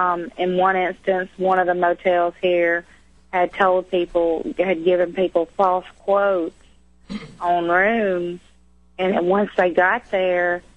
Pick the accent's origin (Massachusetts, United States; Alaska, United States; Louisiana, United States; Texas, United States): Louisiana, United States; I'm originally from LaSalle Parish, which is north from here, north from Alexandria.